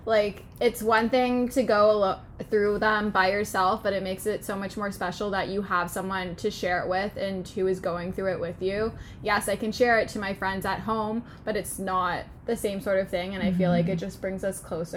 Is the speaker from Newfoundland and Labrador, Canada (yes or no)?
no; Toronto, Ontario, Canada; I'm from Toronto, Canada.